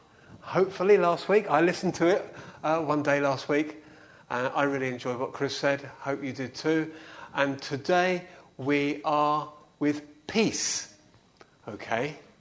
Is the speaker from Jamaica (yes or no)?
no; United Kingdom; now in Kenya; being very British, we got our sandwiches out